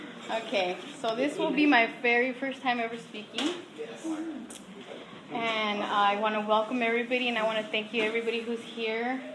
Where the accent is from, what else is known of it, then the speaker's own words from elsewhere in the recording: Oxnard, California, United States; also born or lived in Las Vegas, United States; And I was born in Vegas and my mom came. And I grew up in Oxnard.